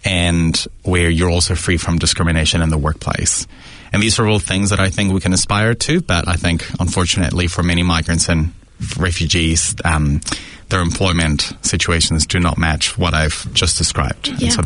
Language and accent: English; Tijuana, Baja California, Mexico; obviously I've got whakapapa in Spain. But I grew up in Tijuana, Mexico